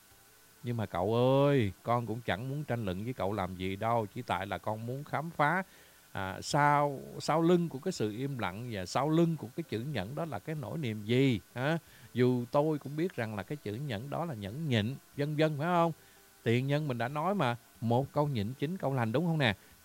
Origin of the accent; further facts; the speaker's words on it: United States; Tôi sinh ra và tôi lớn lên tại Hoa Kỳ. Tôi mang quốc tịch Hoa Kỳ nhưng mà không ảnh hưởng nhiều về cái lối sống của Hoa Kỳ.